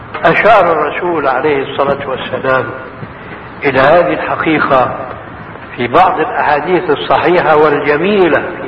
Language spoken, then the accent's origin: Arabic; Syria; هذه بسموها عندنا في سوريا برازيت